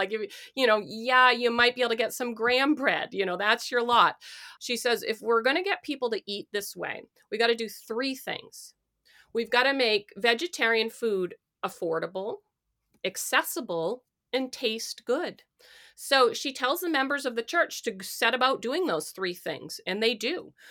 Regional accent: Maine, United States; I grew up in Maine and nobody in any history class ever said, "Oh, and by the way, Ellen G. White."

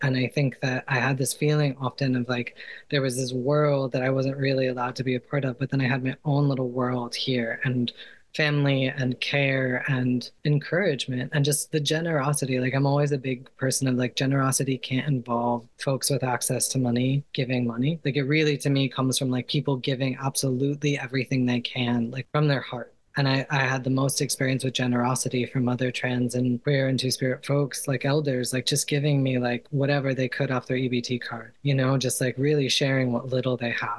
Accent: New York City, New York, United States; But I think of growing up in New York City and the first group I joined was ACT UP.

